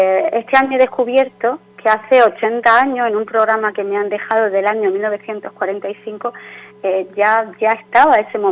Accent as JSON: {"language": "Spanish", "town": "Turre", "region": "Andalusia", "country": "Spain", "said": "soy de Turre, soy muy turrera y para mí la feria..."}